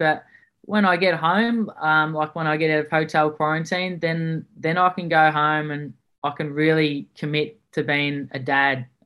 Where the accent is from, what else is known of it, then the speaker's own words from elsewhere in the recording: Melbourne, Victoria, Australia; moved away as an adult; now in Kingscliff, Australia; I'm originally from Melbourne. I grew up and lived my first 25 years in Melbourne, and now 5 years ago moved to northern New South Wales. So I live in Kingscliff or Casuarina now, which is right on the border of New South Wales and Queensland